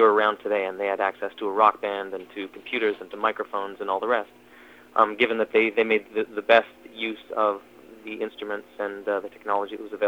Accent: Ottawa, Ontario, Canada; Yeah, in fact, we're both from Ottawa.

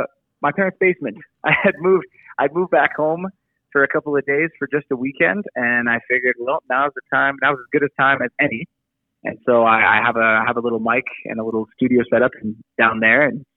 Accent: Drummondville, Quebec, Canada; I grew up in Drummondville. I went to school in Richmond. I'm currently working at Storyville Elementary School. Like, I've always been really in and around the townships.

